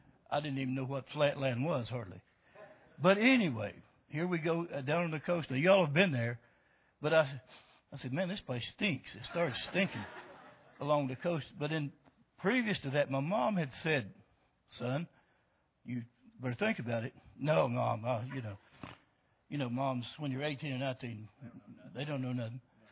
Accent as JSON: {"language": "English", "region": "North Carolina", "country": "United States", "said": "Number one, most of you know, I'm from North Carolina, from the mountains. The average summer temperature in Boone, North Carolina is about 67 degrees."}